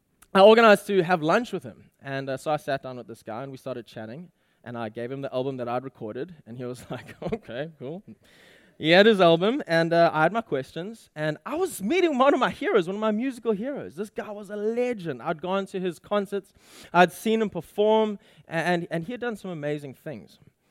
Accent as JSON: {"language": "English", "town": "Durban", "region": "KwaZulu-Natal", "country": "South Africa", "tie": "born or raised there", "said": "Growing up in South Africa"}